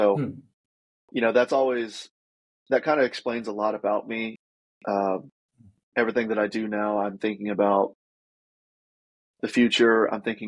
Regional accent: United States; born there; I was born in America where it wasn't like that.

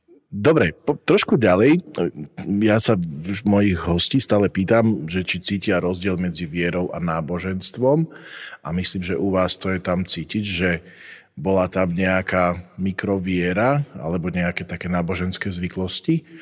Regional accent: Michalovce, Košice Region, Slovakia; ja som mal veľmi živý kontakt so Salesiánmi v Michalovciach, odkiaľ pochádzam.

